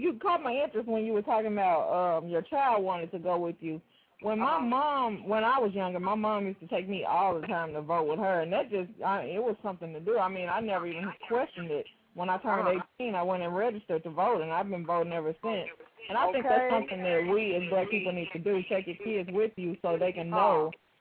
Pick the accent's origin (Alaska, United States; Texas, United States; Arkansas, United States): Arkansas, United States; I can't wait because, you know, I'm from Arkansas here.